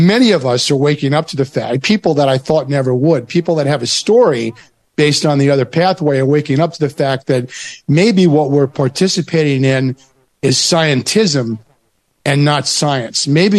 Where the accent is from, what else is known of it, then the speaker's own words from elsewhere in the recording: New York, United States; You know, I grew up on Long Island. My dad was a dentist. We believed that the water on Long Island was the best in the world.